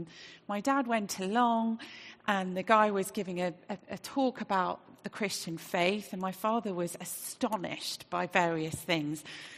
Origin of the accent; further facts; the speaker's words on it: Australia; born there; Well, I was born in Australia to parents who didn't have any faith at all.